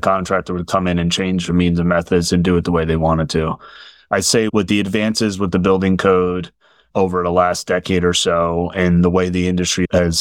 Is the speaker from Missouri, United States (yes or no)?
no; New York, United States; So I'm born and raised in New York. I spent my formative years up in the suburbs of the city up in Orange County. Went to school up here.